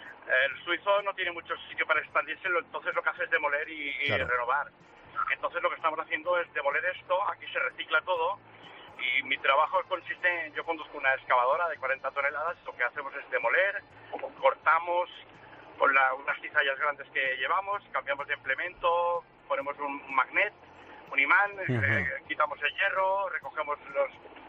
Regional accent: Castellón de la Plana, Valencian Community, Spain; moved away as an adult; yo soy de Valencia, bueno, de Castellón de la Plana

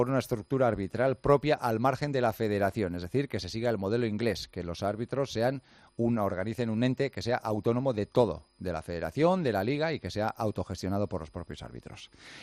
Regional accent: Portugal; yo soy portugués y yo me dedico a conocer más la realidad portuguesa

